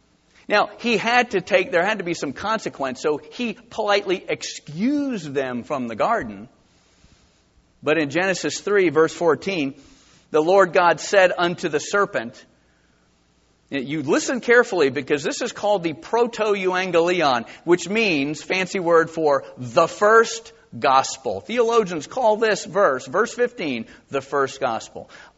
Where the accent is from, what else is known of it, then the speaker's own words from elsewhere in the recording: Ireland; But I could say, listen, it's because I'm Irish.